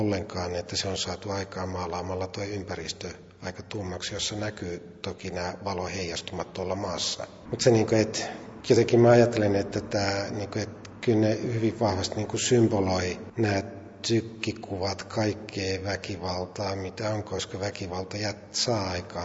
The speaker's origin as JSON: {"language": "Finnish", "region": "Savo", "country": "Finland", "moved": "as an adult", "lives_now": "Helsinki, Finland", "said": "Mä oon Savosta kotoisin itse, mutta asun parikymppisenä ensimmäisen kerran Helsingissä, ja nyt mä oon asunut yli 15 vuotta."}